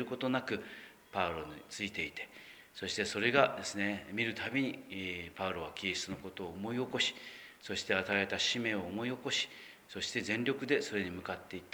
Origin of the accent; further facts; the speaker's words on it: Aso, Kumamoto, Japan; 私のふるさとはですね阿蘇にあります。阿蘇はですねたくさんですね自然がありまして、自然豊かな、